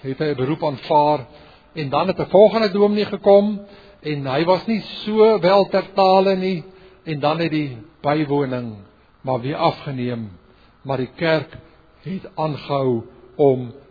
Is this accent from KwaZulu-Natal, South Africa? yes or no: no; Port Elizabeth, Eastern Cape, South Africa; born there; Ek self is gebore daar in Port Elizabeth, daar in Sitwell, wat een huis tuisgeboorte, het ek eers later in my lewe gehoor